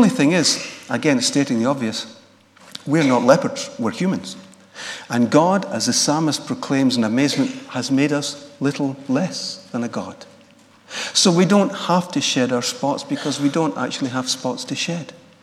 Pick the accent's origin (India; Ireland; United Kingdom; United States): United Kingdom; Scotland; We're Scottish and miserably proud of it.